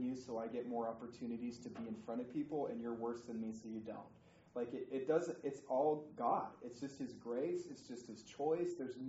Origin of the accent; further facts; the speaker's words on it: Utah, United States; We're both from Utah.